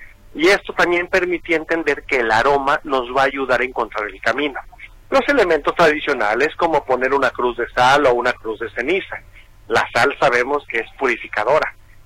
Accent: Mexico; el Día de Muertos sigue siendo las tradiciones mexicanas que más nos representan en todo el mundo

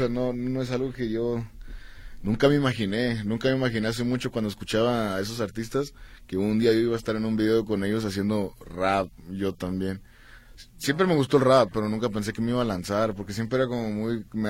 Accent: Tijuana, Baja California, Mexico; yo nomás soy un vato de Tijuana que le gusta rapear

